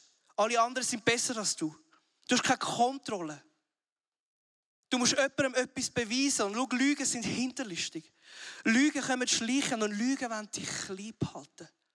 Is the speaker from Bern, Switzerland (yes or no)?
no; Zurich, Switzerland; Wenn ich als Zürcher zu euch sage